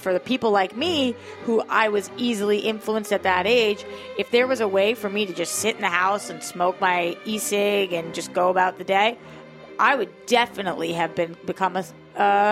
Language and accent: English; Massachusetts, United States; Now, growing up in Massachusetts, Kevin, I don't know if you ever crossed this, but I started smoking cigarettes when I was young.